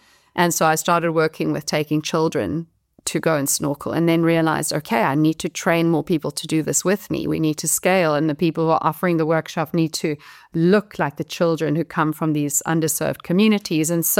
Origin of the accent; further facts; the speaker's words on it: South Africa; I grew up in South Africa in the 80s with a politically very aware family.